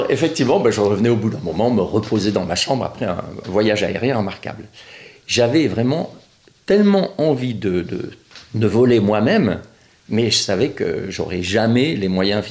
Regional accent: Montélimar, Auvergne-Rhône-Alpes, France; born there; Je suis né à Montélimar, en France, donc en octobre 45.

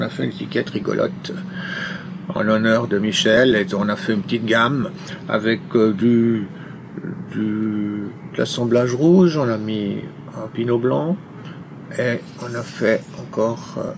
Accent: Céligny, Geneva, Switzerland; now in Vaud, Switzerland; je suis originaire de Céligny, en fait.

